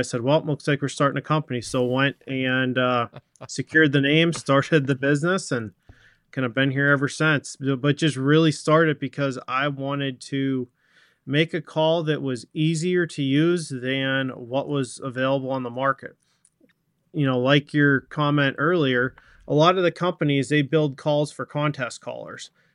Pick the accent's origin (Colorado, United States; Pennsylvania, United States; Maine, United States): Pennsylvania, United States; from the time I was, you know, a little kid, you know, growing up in Pennsylvania.